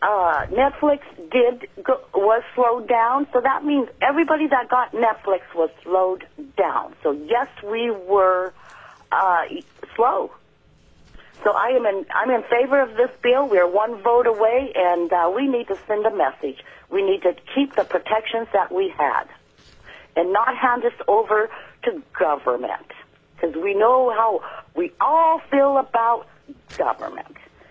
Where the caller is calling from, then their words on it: Kasiloff, Alaska, United States; I'm calling from Kasiloff, and I'm representing myself.